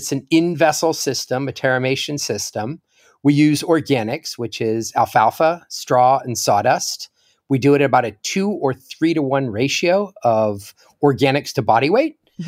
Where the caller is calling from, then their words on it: Seattle, Washington, United States; I am joining you from my sofa. In Seattle, Washington.